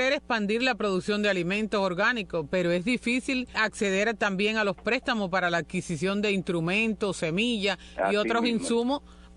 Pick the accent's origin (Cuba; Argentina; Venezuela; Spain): Cuba; nosotros los cubanos